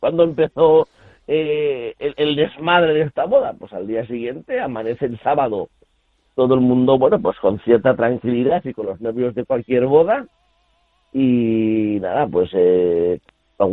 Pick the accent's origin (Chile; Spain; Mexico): Spain; Alsasua, Navarre; moved away; yo soy de Alsasua, que se viven muy intensamente los carnavales, sí, sí, pero... Sí. Claro, llevo media vida entre Pamplona y Madrid